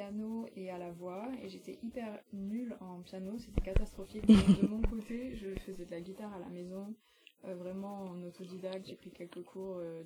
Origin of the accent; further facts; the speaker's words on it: Occitanie, France; accent: south-west France; also born or lived in England; Mais on a aménagé dans le sud-ouest de la France, du coup...